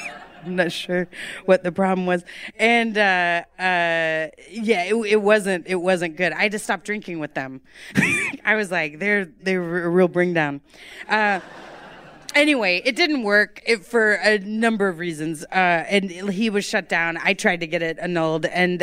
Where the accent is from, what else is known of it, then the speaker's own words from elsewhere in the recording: Texas, United States; I'm Texan. We just fucking do things big.